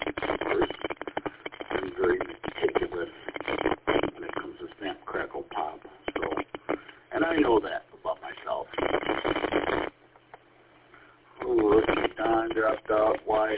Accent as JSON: {"language": "English", "town": "Baltimore", "region": "Maryland", "country": "United States", "said": "from Baltimore."}